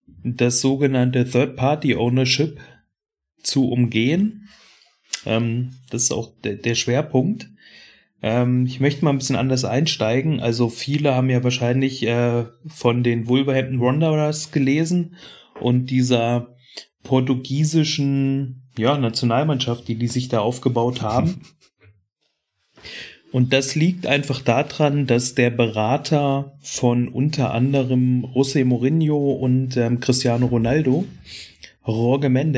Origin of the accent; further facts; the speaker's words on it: Nuremberg, Bavaria, Germany; Ja. Nürnberger Junge.